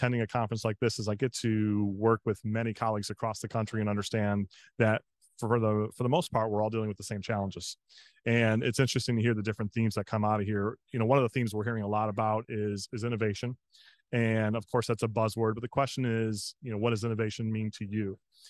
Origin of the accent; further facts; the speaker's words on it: Detroit, Michigan, United States; So I'm a native of Michigan and was born and raised in Detroit.